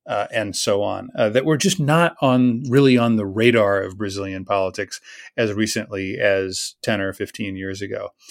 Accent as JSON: {"language": "English", "country": "United States", "said": "as an American, where we have our own hierarchy, our own history, and our own way of looking at this."}